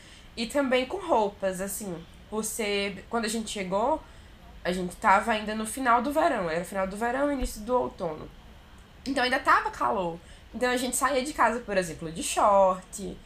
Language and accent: Portuguese; Brazil; accent: Brazilian, from another region of Brazil; mesmo sendo muito brasileiro, tem muita dificuldade de entender o meu sotaque, além de ser sotaque brasileiro, por ser sotaque de outra região do Brasil, que não é muito comum